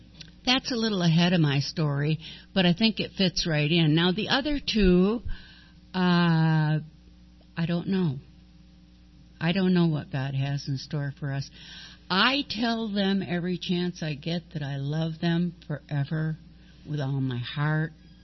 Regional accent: Long Beach, California, United States; But I wouldn't have had a place to go anyway because I was from Long Beach.

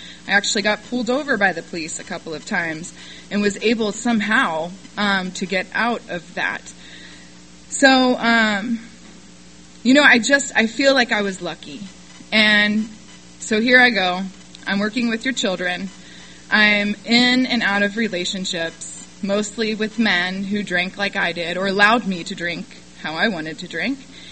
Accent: Kentucky, United States; also born or lived in Ohio; So I was born in Ohio and I was raised in Kentucky. So I started drinking like a Kentucky girl quite some time ago

